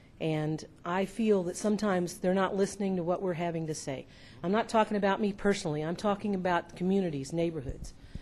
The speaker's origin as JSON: {"language": "English", "town": "Columbia", "country": "United States", "tie": "born or raised there", "said": "I mean, I was born in Columbia, I've lived here all my life."}